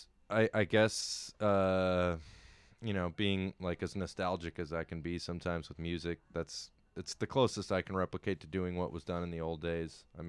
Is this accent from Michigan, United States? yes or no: yes; Michigan, United States; I mean, I'm from Michigan. I didn't know Ben.